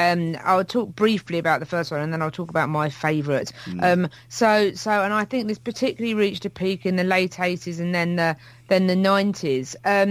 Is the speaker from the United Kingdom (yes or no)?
yes; Hastings, South East England, United Kingdom; I am almost expert level on the Battle of Hastings because I am from Hastings